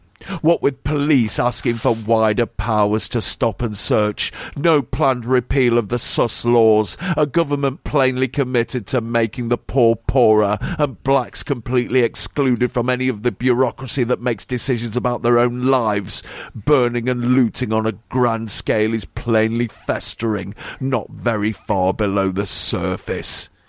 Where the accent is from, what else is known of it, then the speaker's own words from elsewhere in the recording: England, United Kingdom; But sorry, I'm English, and I've got that kind of mindset.